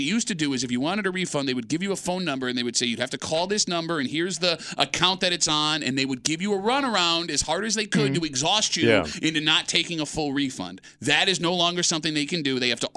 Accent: United States; thank God I'm an American.

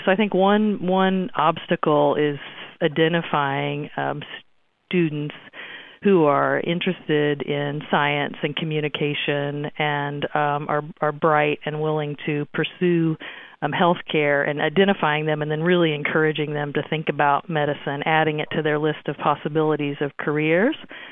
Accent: Missouri, United States; I grew up here in Dade County, Missouri, which is in rural southwest Missouri, on a cow-calf cattle farm ranch

